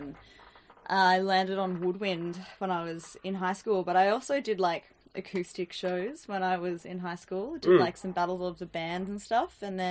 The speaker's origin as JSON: {"language": "English", "town": "Toowoomba", "region": "Queensland", "country": "Australia", "tie": "born or raised there", "also_born_or_lived": "Moree, New South Wales"}